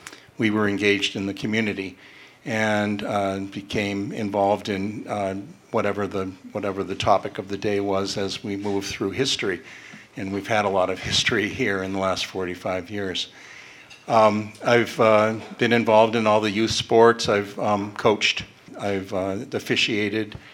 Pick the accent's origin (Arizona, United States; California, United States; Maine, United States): Maine, United States; Portland; born there; I was born in Portland, Maine.